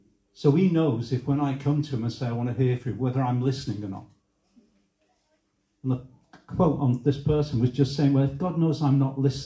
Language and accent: English; Manchester, North West England, United Kingdom; And I remember, you know, growing up in Manchester after the war.